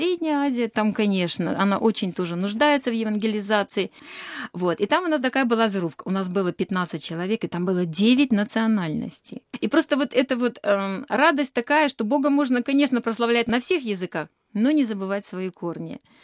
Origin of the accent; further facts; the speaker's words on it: Baku, Azerbaijan; я недобре ведаю белорусскую мову, потому что я родилась в Баку. У меня папа был военный, и поэтому 40 лет я там прожила. Но читаю я по-белорусски хорошо, молюсь я по-белорусски хорошо